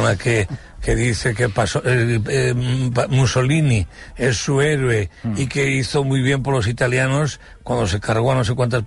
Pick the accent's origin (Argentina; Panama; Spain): Panama; born there; Y yo nací en Panamá.